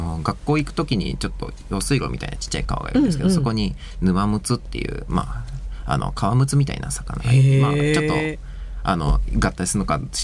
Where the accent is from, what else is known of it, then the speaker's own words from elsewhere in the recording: Kyoto, Japan; あ、自分は京都から来ました。